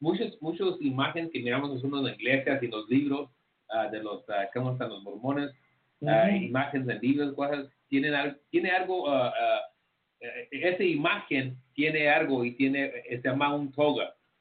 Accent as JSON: {"language": "Spanish", "country": "Mexico", "said": "muchos de nosotros, como mexicanos, que no o latinos, somos católicos"}